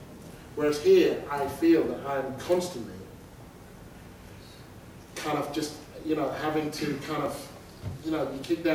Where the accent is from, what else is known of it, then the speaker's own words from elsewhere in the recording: United Kingdom; born there; So I'm glad I was born in Britain.